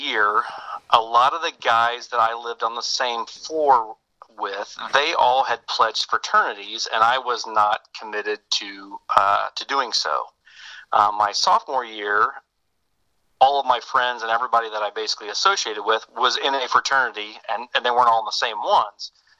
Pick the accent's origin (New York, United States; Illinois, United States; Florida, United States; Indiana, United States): Indiana, United States; Zionsville; also born or lived in Crawfordsville / Lafayette; I was born in 1969 in Crawfordsville, Indiana.